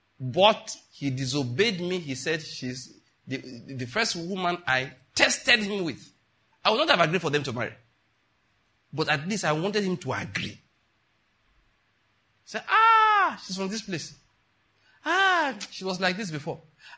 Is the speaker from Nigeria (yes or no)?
yes; Ondo, Nigeria; I'm from Ondo State, naturally speaking.